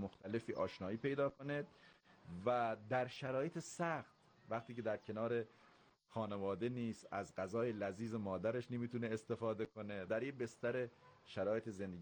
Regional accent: Ardal, Chaharmahal and Bakhtiari, Iran; بله، بخش میانکو، روستای سرمازه.

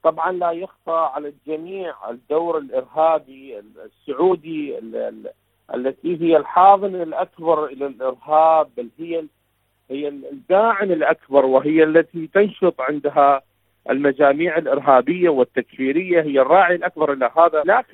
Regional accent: Iraq; شكرا جزيلا لكم، … من العراق.

